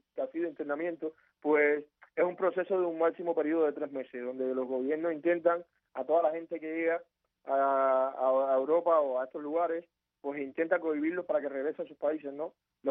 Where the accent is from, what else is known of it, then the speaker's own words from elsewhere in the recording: Cuba; moved away; yo salí de Cuba, ya voy a cumplir 6 años que no estoy en Cuba.